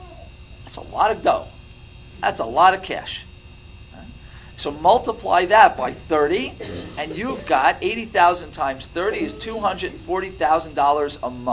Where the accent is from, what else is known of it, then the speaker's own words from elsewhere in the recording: United States; I'm prejudiced because I'm born and raised in America mostly.